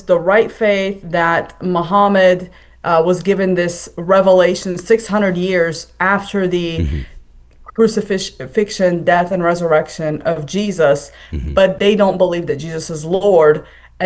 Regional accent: Casablanca, Casablanca-Settat, Morocco; And so I grew up in Casablanca, Morocco, and people ask me, is that like the movie?

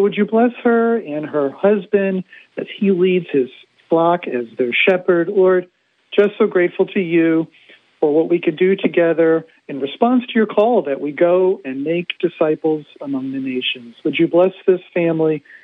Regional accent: New York, United States; I grew up in New York, Don.

